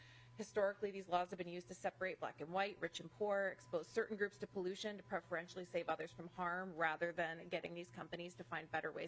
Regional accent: Wabasha, Minnesota, United States; The farming folks in my hometown of Wabasha, who face extra pollution as the big factory farms

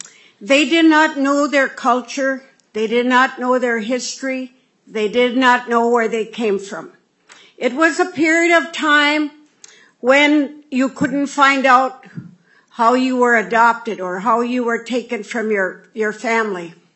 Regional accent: Minnesota, United States; When I was growing up on White Earth, my mother and my family practiced the Indian culture and did their ceremonies and spiritual activities.

